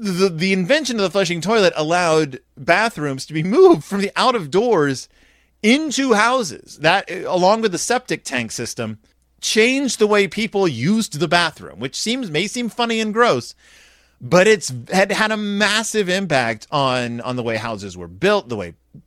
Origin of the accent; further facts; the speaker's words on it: Texas, United States; I grew up in Texas. Like, that was just a thing.